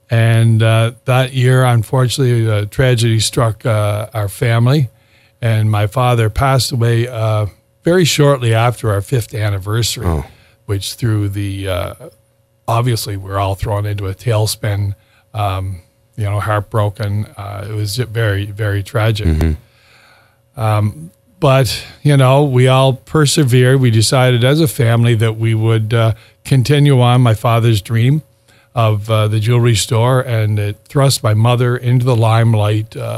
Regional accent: Charlottetown, Prince Edward Island, Canada; Well, I'm a townie from Charlottetown, okay. Born, raised, educated in town, lived here my whole life.

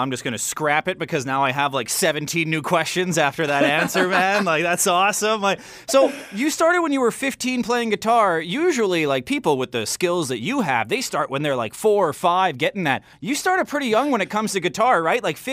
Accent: Saskatoon, Saskatchewan, Canada; Hey, I'm from Saskatoon. We're like 2,000 miles away. It's a completely different world over here.

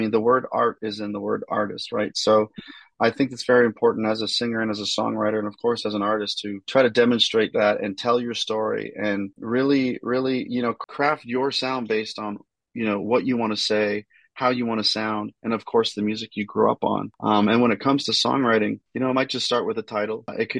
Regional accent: North Bay, Ontario, Canada; I'm an Ontario boy. I come from North Bay, Ontario, Canada. It's a blue collar hockey slash military town, which I grew up around

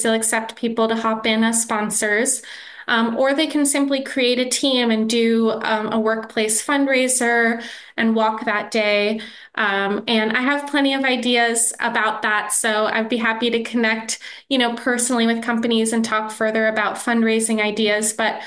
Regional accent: Pittsburgh, Pennsylvania, United States; I'm from Pittsburgh. I went to Schenley High School in Oakland

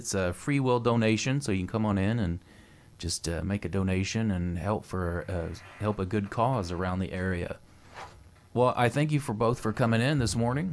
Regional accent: Indiana, United States; Yeah, I'm from Indiana, so I guess Mother Nature's kind of decided to take it easy on me

